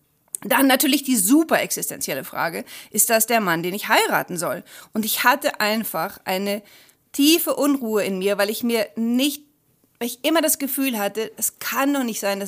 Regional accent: Rhineland, Germany; Also ich komme aus dem Rheinland, habe aber in Heidelberg, Dresden und München Jura studiert.

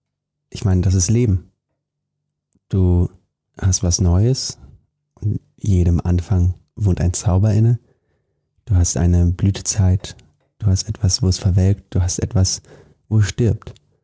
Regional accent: Germany; born there; Gerade wir beide hier, wir sind in Deutschland geboren, wir haben alle Möglichkeiten, wir haben alles offen.

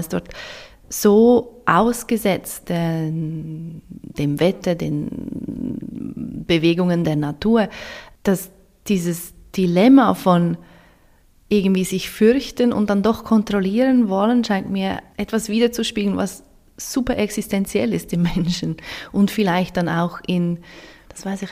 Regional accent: Switzerland; als Schweizerin oder als Bewohnerin vom Alpenraum

